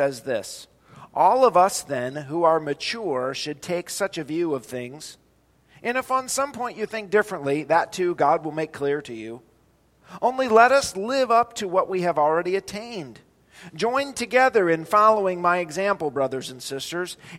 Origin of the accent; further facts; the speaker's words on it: Ohio, United States; I grew up in Ohio, but I'm a Hoosier at heart.